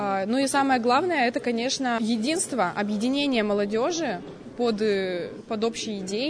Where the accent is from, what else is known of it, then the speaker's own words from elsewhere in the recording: Yekaterinburg, Sverdlovsk Oblast, Russia; Мне 21 год, я из Екатеринбурга, я здесь всю жизнь жила и сейчас живу.